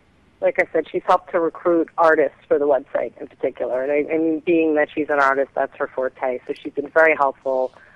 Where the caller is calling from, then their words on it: New Jersey, United States; That's where I'm calling from Jersey.